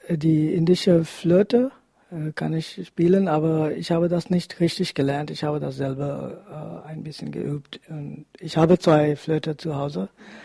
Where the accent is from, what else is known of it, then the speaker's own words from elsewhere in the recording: New Delhi, Delhi, India; German is a second language; moved away as an adult; also born or lived in Saarbrücken; now in Potsdam, Germany; Ich komme aus Neu-Delhi in Indien. Und ich bin hier als Juniorprofessor in 2004 gekommen